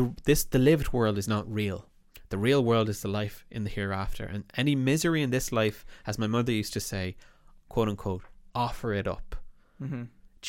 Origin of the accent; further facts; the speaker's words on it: Ireland; growing up in Ireland in the 1980s...